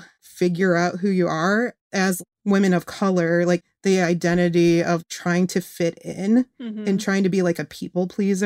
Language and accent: English; Kalamazoo, Michigan, United States; I was born and raised in Michigan. If we need to pinpoint the town, Kalamazoo. Oh. And I grew up there and it was fine. It's on the west side of the state